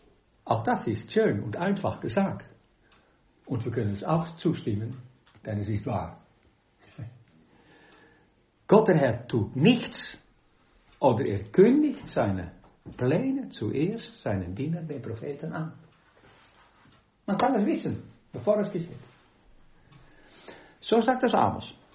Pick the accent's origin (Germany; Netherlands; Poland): Netherlands; now in Austria; Dus voor mij immer als Holländer interessant in mijn huis in Oostenrijk.